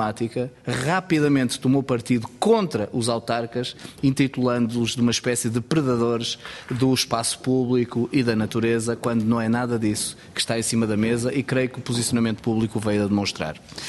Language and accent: Portuguese; Moledo, Norte, Portugal; Em Moledo, que é a minha terra, onde nasci